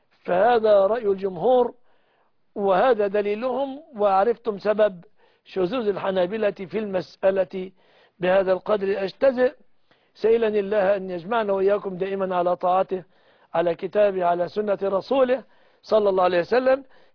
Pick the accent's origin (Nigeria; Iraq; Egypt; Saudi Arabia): Egypt; بلادنا مصر